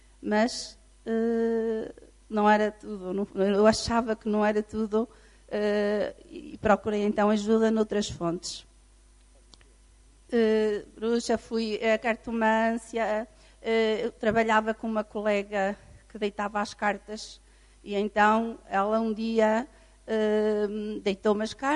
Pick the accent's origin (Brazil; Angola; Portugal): Portugal; Vila Real, Norte; sou de Vila Real